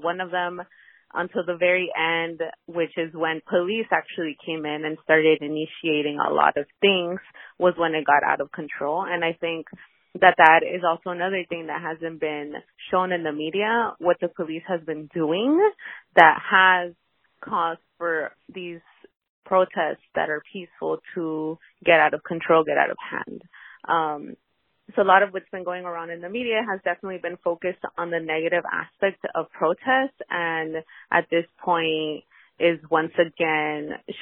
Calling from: Somerville, Massachusetts, United States; I'm calling currently from Somerville.

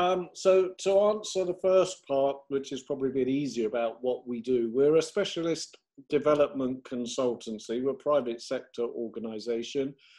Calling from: Provence-Alpes-Côte d'Azur, France; I'm joining you from the northern part of Provence in the south of France.

